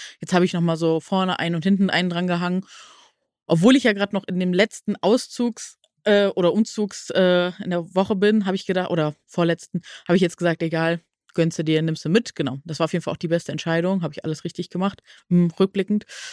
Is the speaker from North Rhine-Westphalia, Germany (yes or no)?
yes; Neuss, North Rhine-Westphalia, Germany; Ich komme ja aus Nüss, der Hochburg.